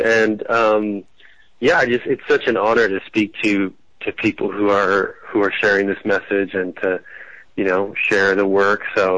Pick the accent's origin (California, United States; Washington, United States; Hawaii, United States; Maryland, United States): California, United States; And I was raised in the San Gorgonio Mountains. I guess they're just north of Palm Springs.